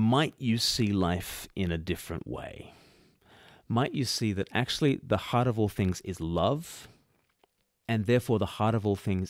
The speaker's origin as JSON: {"language": "English", "country": "Australia", "lives_now": "United Kingdom", "said": "And look, I'm an Australian living in the UK."}